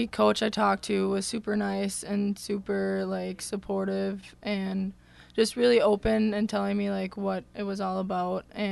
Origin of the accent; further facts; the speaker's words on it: De Pere, Wisconsin, United States; I'm from De Pere, Wisconsin, so about 10 minutes away from Green Bay.